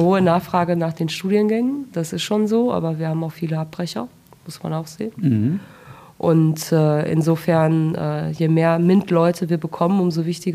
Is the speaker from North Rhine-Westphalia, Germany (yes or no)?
yes; Dortmund, North Rhine-Westphalia, Germany; Aber als Dortmunder nach Gelsenkirchen zu fahren, das ist natürlich schon eine Sache.